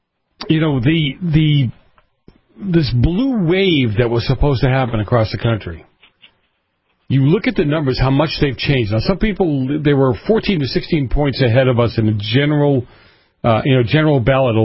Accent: Boston, Massachusetts, United States; You're right. But I'm an Italian from Boston.

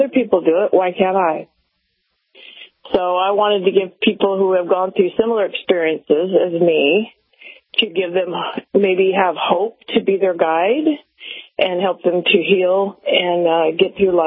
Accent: Kentucky, United States; also born or lived in Nevada, United States / Idaho, United States; so I was born in Nevada. I was partly raised in Kentucky and in the mountains of Idaho.

